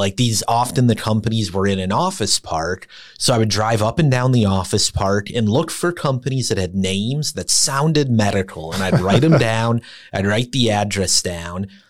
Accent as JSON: {"language": "English", "town": "Minneapolis", "region": "Minnesota", "country": "United States", "tie": "born or raised there", "said": "You know, I grew up in Minneapolis. My dad's a mechanic. My mom was a teacher."}